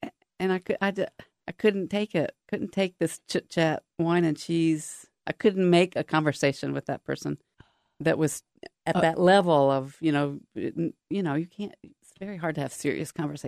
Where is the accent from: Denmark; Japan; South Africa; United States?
Japan; because I grew up in Japan